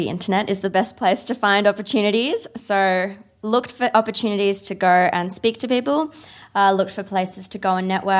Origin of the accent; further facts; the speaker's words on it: Australia; I'm from Australia